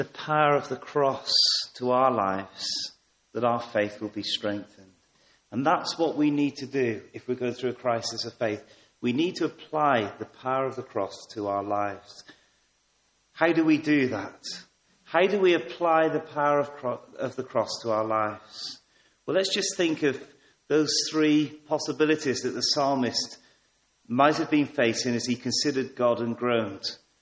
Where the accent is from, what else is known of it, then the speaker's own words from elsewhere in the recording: Poole, South West England, United Kingdom; I come from Poole. It's no secret that Sandbanks, just outside Poole, is the richest place, or one of the richest places to live.